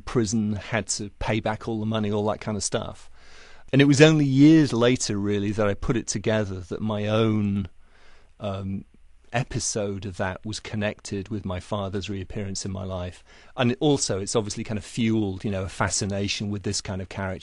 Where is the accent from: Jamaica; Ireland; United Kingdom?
United Kingdom; England; now in Los Angeles, United States; I'm an English guy, obviously, and one of the things that attracted me about LA when I first came here was, gee, everyone's so up for it